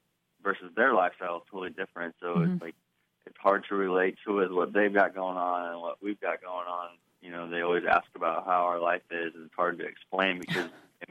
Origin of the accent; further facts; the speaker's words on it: Tuscola, Illinois, United States; also born or lived in Urbana, Illinois; I was born in Urbana. Grew up in Tuscola, Illinois.